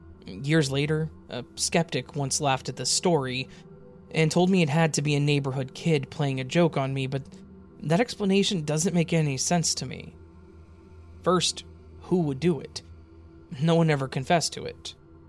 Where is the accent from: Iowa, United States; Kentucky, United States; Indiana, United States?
Iowa, United States; also born or lived in Illinois; still lived in Iowa, where we had lived while I was growing up. We're originally from Illinois, and I had made that 468-mile trip hundreds of times over 20 years at that point.